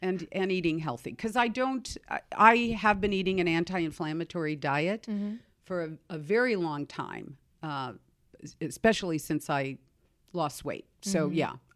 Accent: Seattle, Washington, United States; You know, I'm from Seattle.

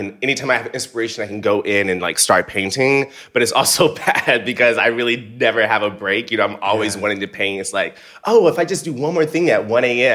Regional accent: Seale, Alabama, United States; In Alabama, right. Uh-huh. I'm from Seal, Alabama.

